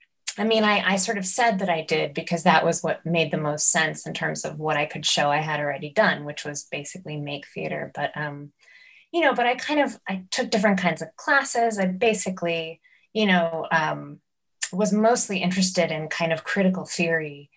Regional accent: New York, United States; I think growing up in New York and you know, kind of fortuitously getting access to the sort of kinds of experimental theater that I ended up seeing and caring about as a really young person

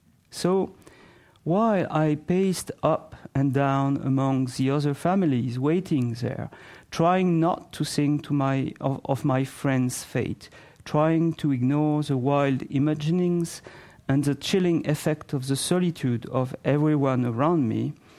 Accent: France; accent: French; English is a second language; I will try my best not to speak like Jacques Pépin and … avoid to impose my French accent.

